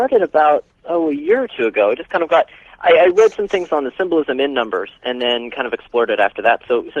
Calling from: Bermuda; Hi, this is from Bermuda.

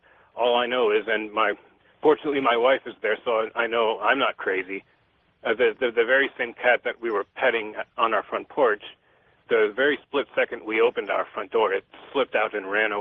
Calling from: Chattanooga, Tennessee, United States; I'm calling from Chattanooga.

